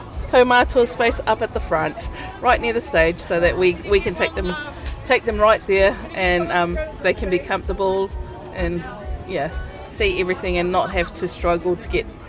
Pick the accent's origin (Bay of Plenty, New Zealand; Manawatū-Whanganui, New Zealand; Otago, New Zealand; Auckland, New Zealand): Auckland, New Zealand; I am from Auckland, so I'm not a Cantabrian.